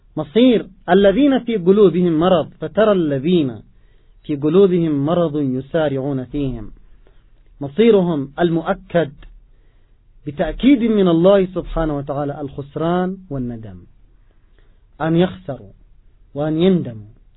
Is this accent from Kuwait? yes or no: no; Yemen; نحن كشعب يمني مسلم